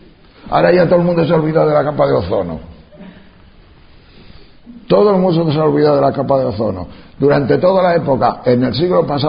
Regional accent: Castile and León, Spain; pero en mi pueblo, en mi tierra, en León, estos 3 últimos años que ha nevado como hacía 50 años que no nevaba.

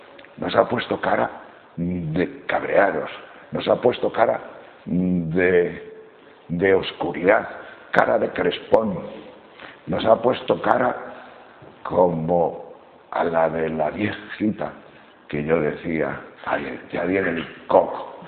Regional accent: Castile and León, Spain; lo mismo que por mi pueblo de León, que hay mucho saúco, ya están floridos, florecidos

